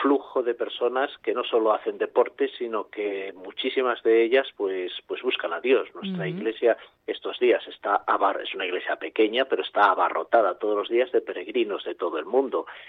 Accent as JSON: {"language": "Spanish", "country": "Spain", "said": "prácticamente yo soy el único español."}